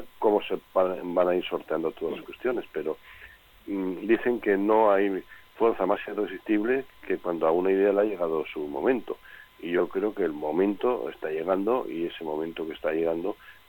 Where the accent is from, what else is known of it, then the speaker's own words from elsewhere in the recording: Basque Country, Spain; todos los vascos que creemos en, que además que somos mayoritarios, los vascos